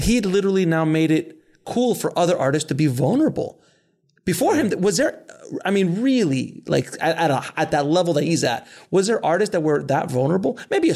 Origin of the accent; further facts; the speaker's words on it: New York, United States; I mean, I was old school hip hop, man. I grew up in New York in the 80s.